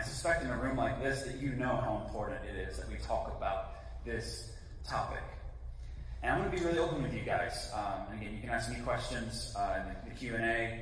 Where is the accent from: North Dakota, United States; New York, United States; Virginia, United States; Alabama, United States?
Alabama, United States; I'm from, by God's grace, a strong Christian family. My dad's a preacher. I grew up in Alabama and was a good kid, pretty compliant.